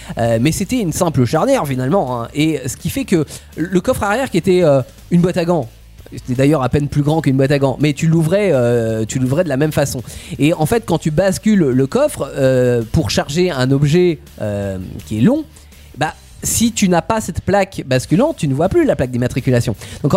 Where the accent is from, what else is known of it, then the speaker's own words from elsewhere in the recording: France; il se pourrait qu'on était un petit peu jaloux en tant que Français des Anglais